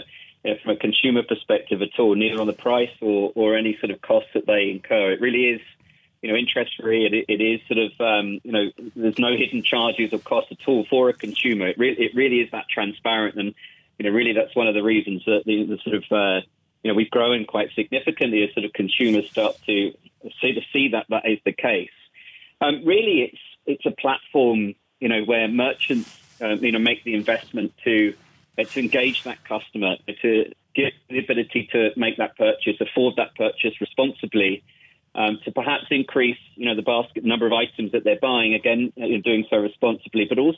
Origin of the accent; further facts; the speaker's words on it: England, United Kingdom; also born or lived in Singapore; I mean, I'm originally from England, but spent about 12 years living in sort of Singapore and working across Asia.